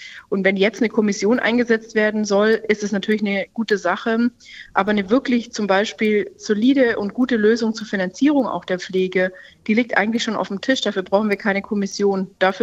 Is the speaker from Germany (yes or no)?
yes; Baden-Württemberg, Germany; Erst wird geschafft, ich bin ja aus Baden-Württemberg, und dann wird Sekt getrunken.